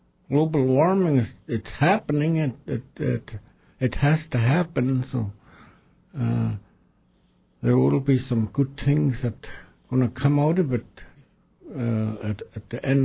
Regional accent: Yukon, Canada; I grew up in the Yukon Territory.

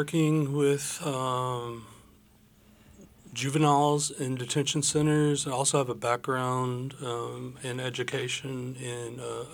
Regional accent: Alabama, United States; now in Juneau, United States; I'm from Alabama. We're actually moving up here from Alabama.

